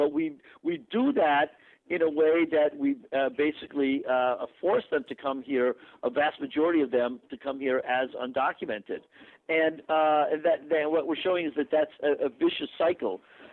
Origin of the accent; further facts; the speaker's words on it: Chicago, Illinois, United States; now in Los Angeles, United States; you know, I grew up in Chicago. I got my education there and did union organizing in Chicago.